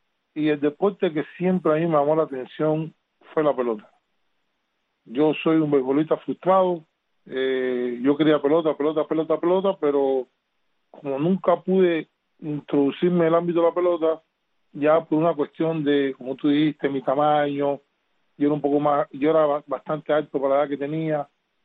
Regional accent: Santa Clara, Villa Clara, Cuba; bueno, sí, soy oriundo de Santa Clara

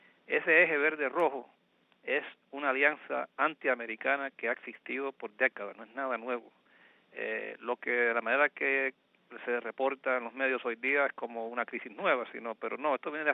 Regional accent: United States; yo creo, como pueblo norteamericano

